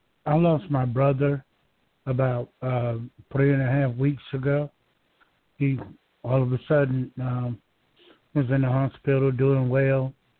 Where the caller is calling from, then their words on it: Georgia, United States; I'm calling from Georgia.